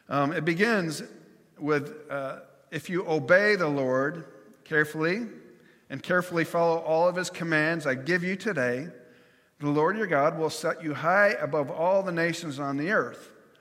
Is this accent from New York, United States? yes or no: yes; New York, United States; it looks like an old angry grouch in my neighborhood of growing up in New York State.